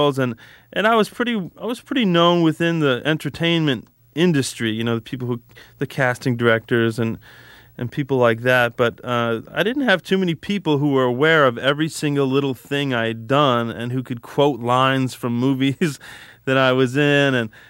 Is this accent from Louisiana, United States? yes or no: no; Chicago, Illinois, United States; growing up in Chicago, my license plates were always expired